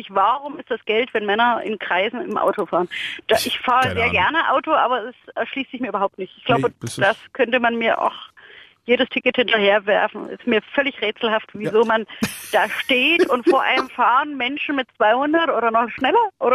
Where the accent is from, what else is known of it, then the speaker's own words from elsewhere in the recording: Berlin, Germany; Wenn man sich als Berliner outet